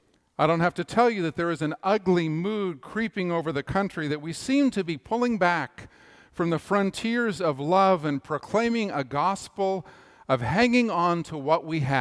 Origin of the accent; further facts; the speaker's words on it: Canada; because I grew up in Canada and I think I'm still a Canadian citizen